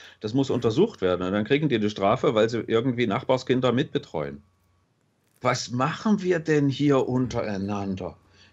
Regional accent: Dresden, Saxony, Germany; Ich komme aus Dresden

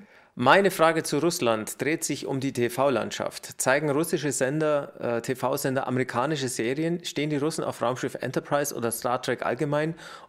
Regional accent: Germany; Weil wir sind ja damit quasi aufgewachsen in Deutschland.

